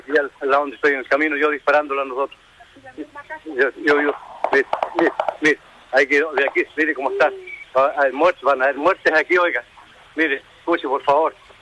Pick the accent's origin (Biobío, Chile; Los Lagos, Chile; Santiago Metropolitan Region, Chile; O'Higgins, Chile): Biobío, Chile; Cañete; yo vivo al frente de la faena que estamos haciendo, vivo acá en Buchoco. O sea, soy de Cañete